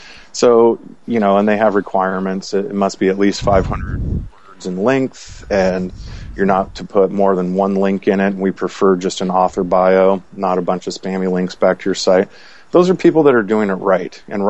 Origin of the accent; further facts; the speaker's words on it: Arlington, Texas, United States; accent: southern drawl; But yeah, I was born and raised in Arlington, Texas.